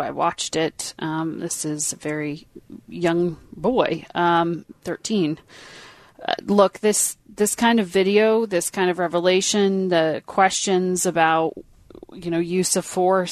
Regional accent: Connecticut, United States; Senator Chris Murphy of Connecticut, my home state that suffered the horrendous Sandy Hook shooting of children a few years ago

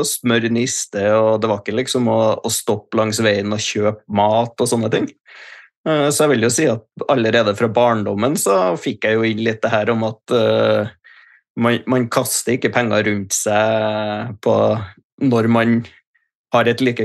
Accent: Stjørdal, Trøndelag, Norway; also born or lived in Bergen; Født og oppvokst på Stjørdal, eller jeg født I Bergen da, faktisk.

